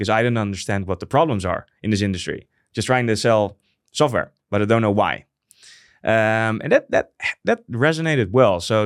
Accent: Netherlands; English is a second language; We as Europeans, or maybe even Dutch people, might be, well, less open to new joiners

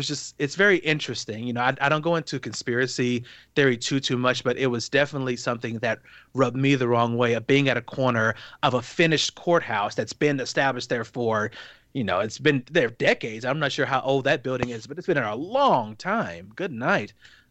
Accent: Dallas, Texas, United States; So I grew up just outside of Dallas.

